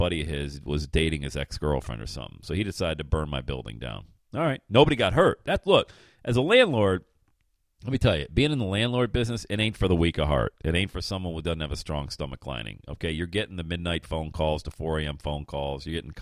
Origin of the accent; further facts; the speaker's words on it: Pennsylvania, United States; now in Ohio, United States; I own rental properties 500 miles away in Pennsylvania. My hometown, I've talked about it 1,000 times, okay?